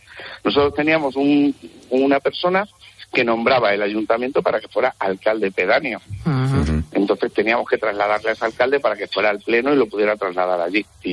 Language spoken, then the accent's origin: Spanish; Pueblo Nuevo de Miramontes, Extremadura, Spain; Somos la ventana de Gredos. O sea, nosotros desde aquí tenemos las mejores vistas de la zona de Gredos.